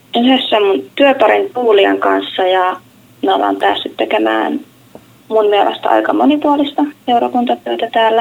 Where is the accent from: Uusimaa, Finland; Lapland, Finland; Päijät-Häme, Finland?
Päijät-Häme, Finland; Lahti; now in Tallinn, Estonia; mä oon kotoisin Lahdesta ja tällä hetkellä vietän välivuotta ja oon Tallinnassa harjoittelussa.